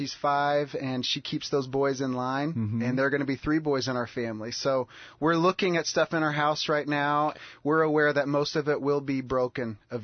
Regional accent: Evansville, Indiana, United States; I grew up in Evansville, Indiana. That's my hometown. It's about 3 hours south of Champaign-Urbana in southwestern Indiana.

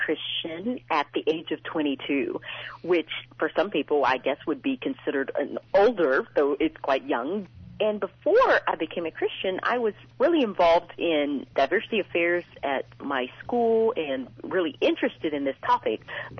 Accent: the South, United States; it really is a story of just my growing up in the South and my vision for diversity

